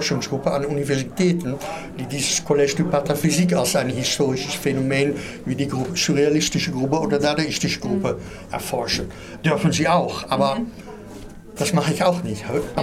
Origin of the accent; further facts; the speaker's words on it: Netherlands; German is a second language; Und weil ich Holländer bin und Französisch nicht meine Muttersprache ist, lese ich die Sache auch wieder anders als Franzosen das lesen.